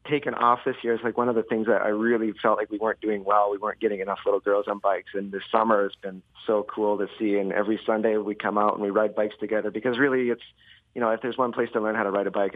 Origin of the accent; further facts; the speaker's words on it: Winnipeg, Manitoba, Canada; moved away as an adult; also born or lived in Tucson; now in Traverse City, United States; I grew up in Manitoba near Winnipeg, but then I had moved to Tucson after graduating.